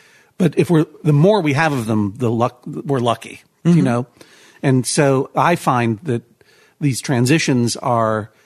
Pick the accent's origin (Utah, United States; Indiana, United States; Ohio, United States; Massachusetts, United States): Massachusetts, United States; Brookline; growing up in Brookline